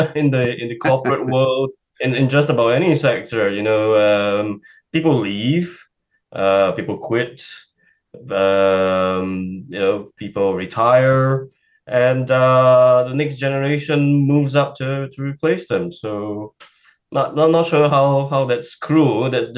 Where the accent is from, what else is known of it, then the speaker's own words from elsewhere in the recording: Singapore; moved away as an adult; now in Glasgow, United Kingdom; I am a migrant. I'm from Singapore, and I came here to study at Glasgow University. And I loved it so much, I stayed afterwards.